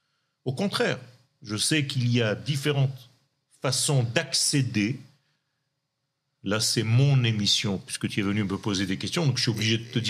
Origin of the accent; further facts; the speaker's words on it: Israel; Donc je me suis dit, mais moi je suis israélien.